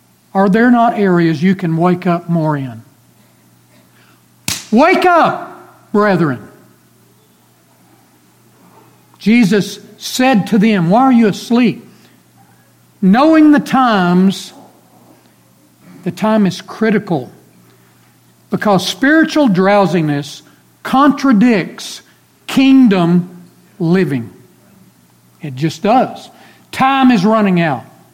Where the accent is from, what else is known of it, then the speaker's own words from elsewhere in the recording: Clarendon, United States; Every time I go to my hometown, Clarendon, 5 hours northwest of here, and I drive in from the east